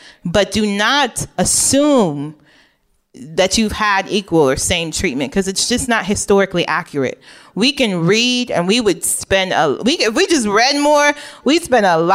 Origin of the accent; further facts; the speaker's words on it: Nigeria; Well, we're Nigerian, so there's only certain kind of cars, and they're all like German and Japanese cars.